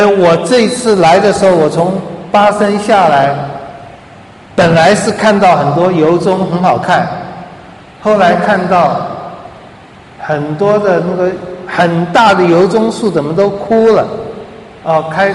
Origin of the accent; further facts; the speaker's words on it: China; 这个比喻我们中国人应该最喜欢，因为中国人很会，也很喜欢赚钱，也很爱钱。